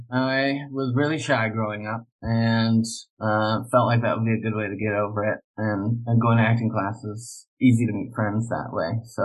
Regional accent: Alabama, United States; also born or lived in Philadelphia / New York City / San Francisco; now in Los Angeles, United States; from Alabama. Now I live in LA, but I didn't grow up fully in Alabama. We moved around quite a lot. I was born in Philadelphia, then we hopped around to New York City and San Francisco

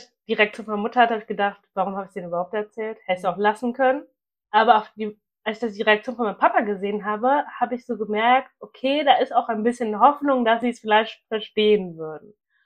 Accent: Germany; wo kommst du her? Und ich sage, Deutsch, du bist ja gar nicht deutsch

